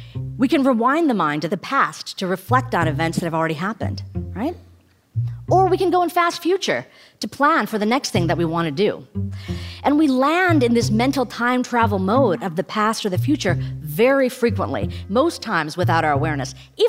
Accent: India; I'm an Indian woman.

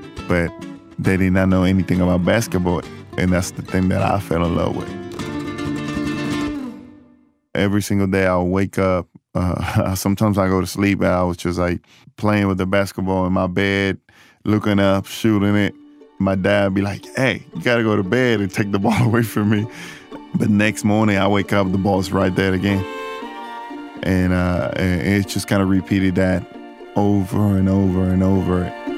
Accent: Puerto Rico; a professional coach that I knew growing up in Puerto Rico

